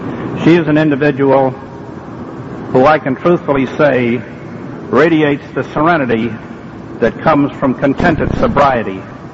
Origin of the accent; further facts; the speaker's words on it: Augusta, Georgia, United States; I'm an alcoholic from Augusta, Georgia.